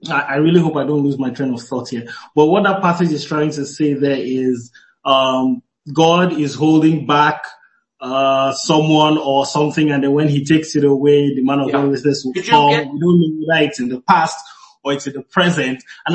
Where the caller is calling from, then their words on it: Rivers, Nigeria; I'm joining from Nigeria. Yeah. So I actually live very close to Port Harcourt. That's where I go to church.